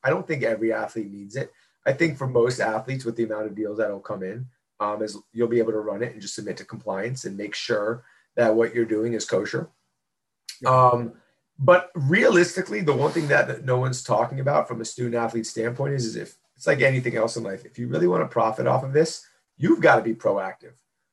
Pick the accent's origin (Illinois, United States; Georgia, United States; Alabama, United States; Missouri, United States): Georgia, United States; Stone Mountain; I'm from Stone Mountain, Georgia, and there's a really good wing place from Stone Mountain, Georgia, and I was a local celebrity there as a high schooler